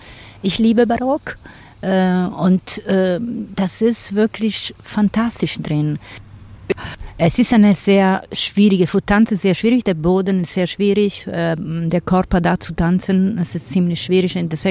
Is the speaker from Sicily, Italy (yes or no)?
yes; Sicily, Italy; German is a second language; Ich komme aus Sizilien